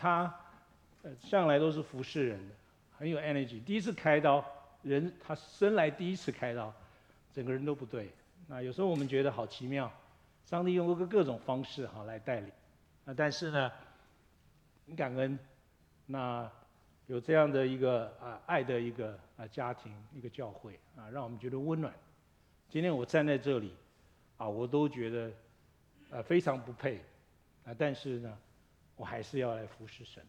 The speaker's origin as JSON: {"language": "Chinese", "country": "Taiwan", "lives_now": "Lafayette, United States", "said": "就好像那个我是台湾来，所以我们有一个叫刨冰哈，啊，搓冰啊，台语叫搓冰"}